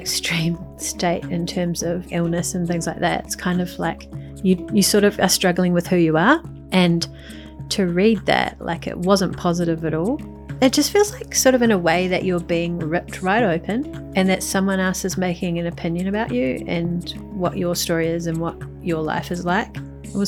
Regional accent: New Zealand; now in Australia; is I'm a New Zealander. I'm fairly new to living in Australia.

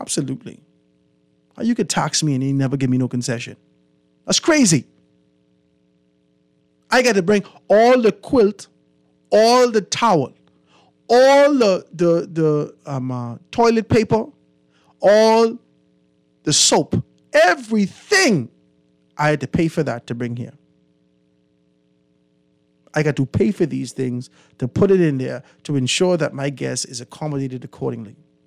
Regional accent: Bahamas; I'm online a lot, and many times when I tell people I'm from the Bahamas, they have never heard of it.

